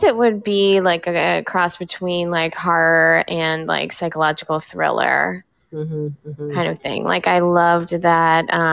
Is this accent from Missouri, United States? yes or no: no; Harrisburg, Pennsylvania, United States; moved away as an adult; also born or lived in New York; now in Los Angeles, United States; I chose New York at the time because I wasn't ready for the cross-country move because I'm originally from Paris, Harrisburg, Pennsylvania.